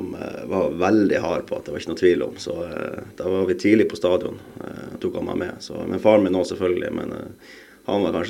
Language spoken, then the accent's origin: Norwegian; Birmingham, West Midlands, United Kingdom; now in Norway; jeg er jo halvt engelsk, så jeg har jo vokst opp i Norge og i England. Så det er jo, faren min er engelsk og jeg er fra Birmingham i England.